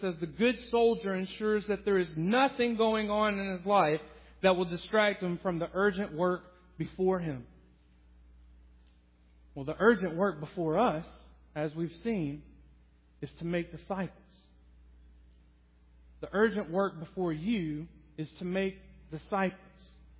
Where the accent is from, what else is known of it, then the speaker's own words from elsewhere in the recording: Georgia, United States; Some of you will know, I grew up outside of Atlanta, so I am a big Atlanta Braves fan.